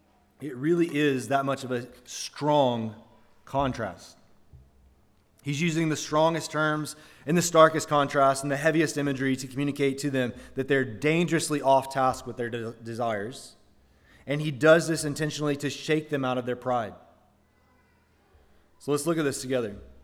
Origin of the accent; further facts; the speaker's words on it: Alabama, United States; So where I grew up in Alabama, you were either an Alabama fan or an Auburn fan.